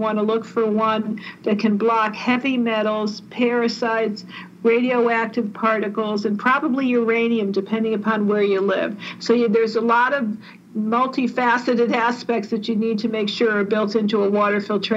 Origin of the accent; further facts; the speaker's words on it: East Coast, United States; And listen, I'm from the East Coast.